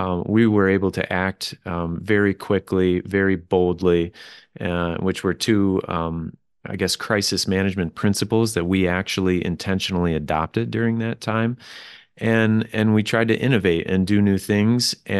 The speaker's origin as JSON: {"language": "English", "town": "Bridgman", "region": "Michigan", "country": "United States", "tie": "born or raised there", "said": "And it wasn't until we affiliated with another local chamber in my hometown of Bridgman that the decision was made"}